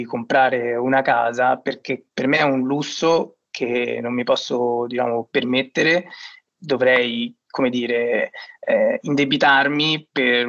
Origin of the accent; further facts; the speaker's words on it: Rome, Lazio, Italy; Noi veniamo comunque da Roma, dove gli affitti sono abbastanza alti